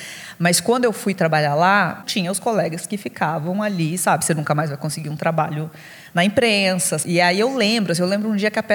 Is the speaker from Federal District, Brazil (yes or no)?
yes; Brasília, Federal District, Brazil; Eu sou de Brasília, eu sempre quis cobrir jornalismo político, então nasci no lugar certo.